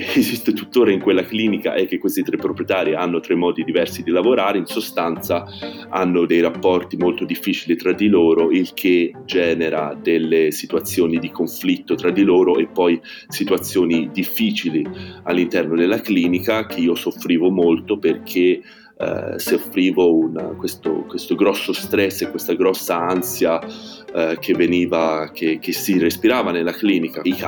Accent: Florence, Tuscany, Italy; ho 30 anni e vengo da Firenze.

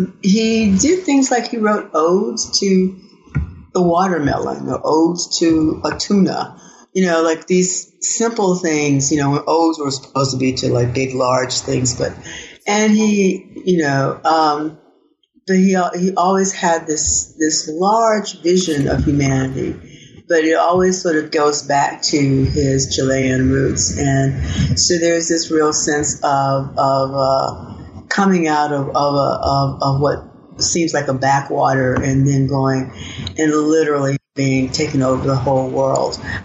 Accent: Arkansas, United States; I grew up in the Delta, which is a beautiful, probably one of the most beautiful, one of the most fertile places on the planet and one of the most violent.

